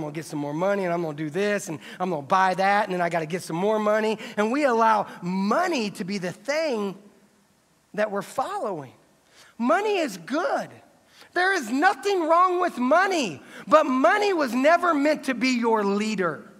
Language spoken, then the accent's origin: English; Midwest, United States; Remember, we grew up in the Midwest, flatlands, all right?